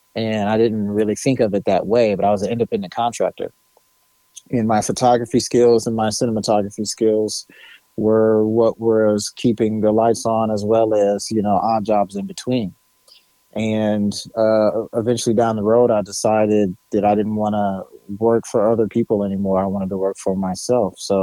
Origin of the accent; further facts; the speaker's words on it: Indianapolis, Indiana, United States; also born or lived in Mishawaka; So I grew up, born and bred in Indianapolis, Indiana. I was actually born in Mishawaka, which is northern Indiana, in the hospital there in Mishawaka.